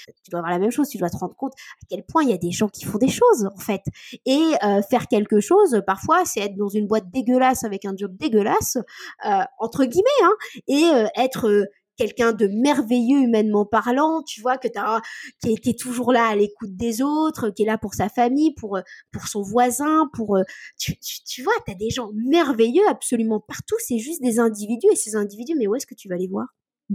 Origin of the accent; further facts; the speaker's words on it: Normandy, France; Mes grands-parents, moi, sont agriculteurs, donc je viens du terroir hein, et pas de Deauville-Trouville. Alors, je viens du milieu du Cotentin.